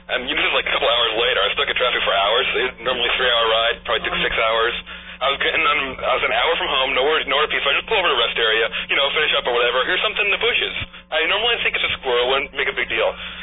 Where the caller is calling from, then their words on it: Victoria, British Columbia, Canada; I'm calling from Victoria, BC.